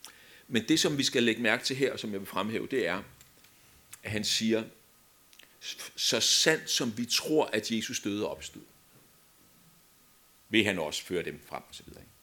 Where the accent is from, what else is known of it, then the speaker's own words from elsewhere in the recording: Herlev, Capital Region of Denmark, Denmark; Jeg voksede op i Herlev, inde ved København. Og hjemme på vores vej, Dalbugten hedder vejen